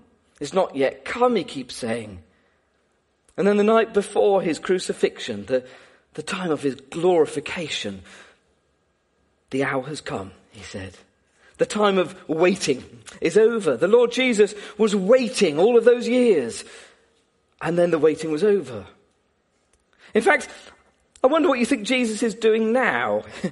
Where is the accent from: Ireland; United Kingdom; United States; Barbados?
United Kingdom; And as British people, we know a lot about waiting, don't we? We're good at waiting. We wait on the bus stop and we wait at the junction. We certainly wait on Hamble Lane and we wait on the M27 for certain.